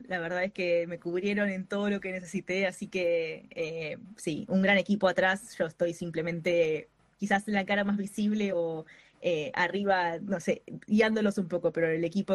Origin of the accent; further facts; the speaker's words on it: Berazategui, Buenos Aires Province, Argentina; now in Buenos Aires, Argentina; No, soy de Berazategui. Soy de zona sur de Gran Buenos Aires, hoy vivo en Capital, pero soy por ahí.